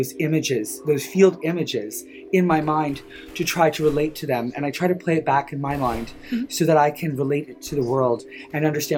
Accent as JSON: {"language": "English", "region": "Nova Scotia", "country": "Canada", "tie": "born or raised there", "said": "I grew up in the Annapolis Valley."}